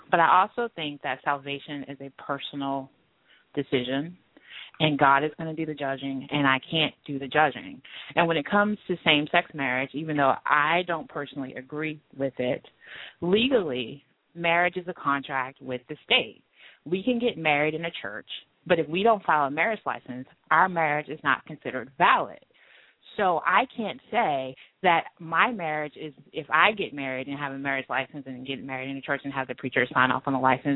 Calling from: Maryland, United States; I'm calling because it's interesting, because in the state of Maryland during the last election

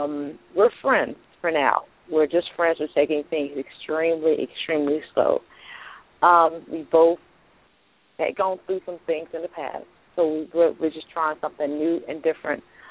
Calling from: Louisiana, United States; Louisiana.

